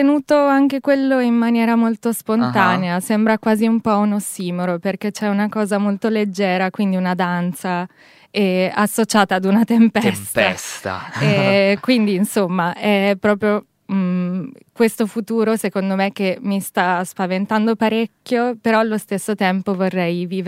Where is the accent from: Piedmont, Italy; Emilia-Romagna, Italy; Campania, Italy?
Emilia-Romagna, Italy; Io arrivo dalla provincia di Rimini.